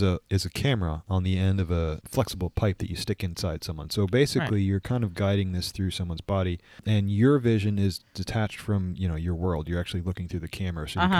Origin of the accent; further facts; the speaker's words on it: New York, United States; like I said, I grew up in New York, so they're just all over New York.